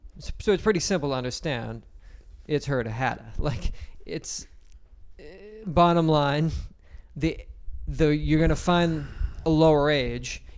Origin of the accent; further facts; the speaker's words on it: United States; Never been since, because I'm fucking American, not Canadian.